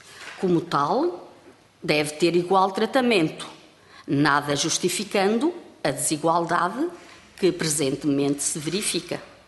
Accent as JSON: {"language": "Portuguese", "town": "Celorico de Basto", "region": "Norte", "country": "Portugal", "said": "nós de Solico de Basto, lá do Ponto Norte."}